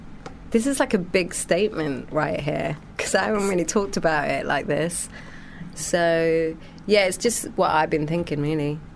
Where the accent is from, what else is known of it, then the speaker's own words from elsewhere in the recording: England, United Kingdom; also born or lived in Sri Lanka; now in United States; I've lived in America. I've come from England. I come from Sri Lanka too, where I spent 10 years of my life. I lived through a revolution.